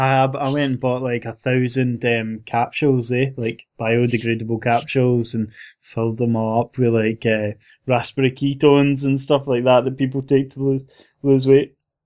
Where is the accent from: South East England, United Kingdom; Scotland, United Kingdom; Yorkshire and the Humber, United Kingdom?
Scotland, United Kingdom; All they need to know is … I'm 26, I'm Scottish, blah, blah, blah.